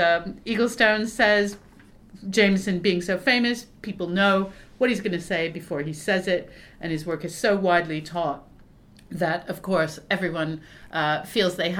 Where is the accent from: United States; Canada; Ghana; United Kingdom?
Canada; As a Canadian